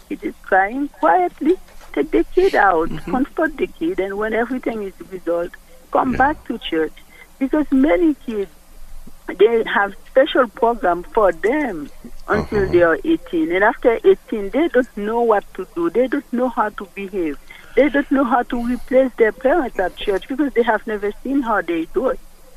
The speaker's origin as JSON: {"language": "English", "country": "Haiti", "second_language": "English", "said": "I'm from Haiti. I speak French, yes."}